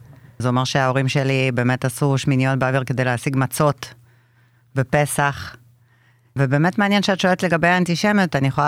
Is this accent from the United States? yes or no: no; Saint Petersburg, Russia; Hebrew is a second language; now in Israel; אז באמת אני גדלתי בסן פטרסבורג, נולדתי שם, וגדלתי במשפחה שהייתה מאוד מחוברת ליהדות שלה, כפי שאנחנו תפסנו אותה. זה אומר שאני ידעתי שאני יהודיה מגיל מאוד צעיר